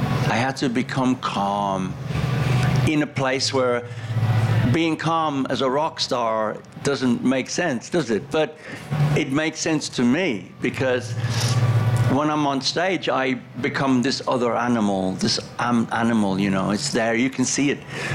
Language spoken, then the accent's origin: English; England, United Kingdom; As you know, I'm an Englishman